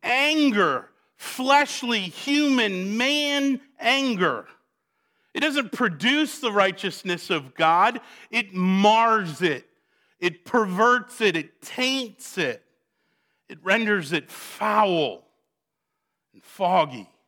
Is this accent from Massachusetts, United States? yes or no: yes; Boston, Massachusetts, United States; It was exactly like what when I was growing up in Boston.